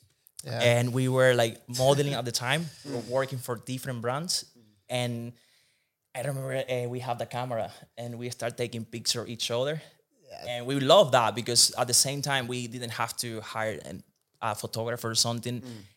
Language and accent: English; Venezuela; English is a second language; moved away as an adult; now in Ireland; Yes, I came to Ireland at 21 years old. And yes, long trip. I'm from Venezuela originally.